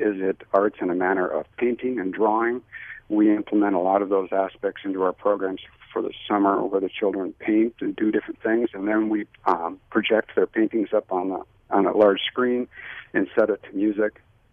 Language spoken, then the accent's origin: English; Rapid City, South Dakota, United States; It's I grew up in Rapid City, so I'm a Rapid City native